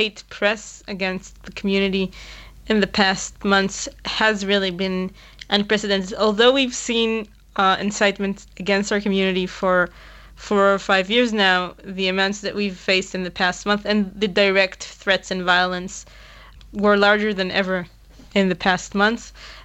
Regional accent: Jerusalem, Jerusalem District, Israel; Well, first of all, I'm from Jerusalem. I've been a Jerusalemite all my life, and I struggle for my rights here in my city.

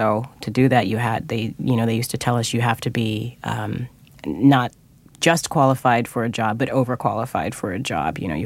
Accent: Fresno, California, United States; It felt far away in that, you know, I understood that there was 3,000 miles between Fresno and New York, but it didn't in that I was single-minded of purpose.

